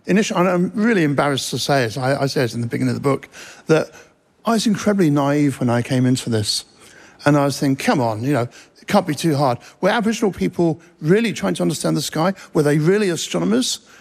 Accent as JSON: {"language": "English", "region": "England", "country": "United Kingdom", "accent": "English", "moved": "yes", "lives_now": "Australia", "said": "when we moved to Australia many years ago, despite my accent, I'm much more Australian than English"}